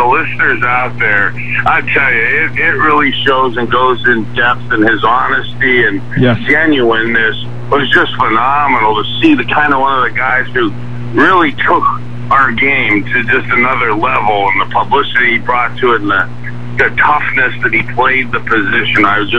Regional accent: Youngstown, Ohio, United States; I watching, growing up in Youngstown, and you're watching Terry Bradshaw and Brian Sipe

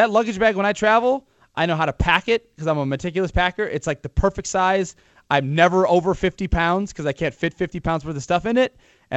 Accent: Ohio, United States; And I'm born and raised in Ohio

